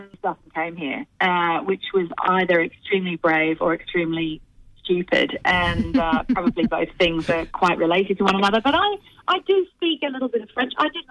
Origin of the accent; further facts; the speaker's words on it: England, United Kingdom; I'm English, I grew up in England, I lived, you know, a hop, skip and a jump across the channel in England.